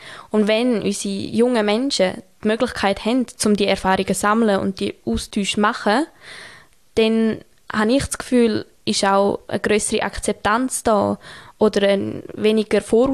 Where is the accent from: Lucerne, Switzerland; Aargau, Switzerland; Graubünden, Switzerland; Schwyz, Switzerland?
Graubünden, Switzerland; moved away as an adult; now in Bern, Switzerland; Und zwar, ich bin aufgewachsen im Engadin.